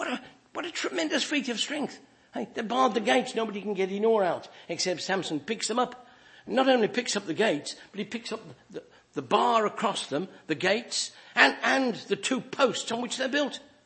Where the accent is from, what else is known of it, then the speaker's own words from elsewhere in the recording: England, United Kingdom; accent: English; If you can't hear what I'm saying, or you can't understand my strange English accent, please tell me, and I'll say it again in a different accent if I can.